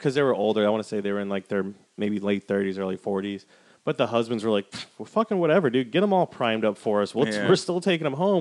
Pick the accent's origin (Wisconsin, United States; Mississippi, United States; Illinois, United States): Wisconsin, United States; Not gonna lie, I do quite a lot of Caucasian activities because of growing up in Wisconsin.